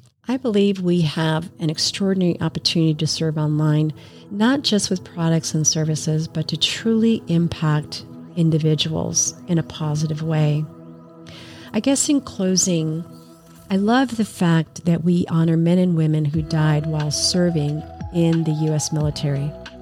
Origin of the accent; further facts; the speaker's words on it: New York City, New York, United States; born there; And so later he, you know, he worked and he had his family, and I was born in New York City, but he finally had his dream fulfilled.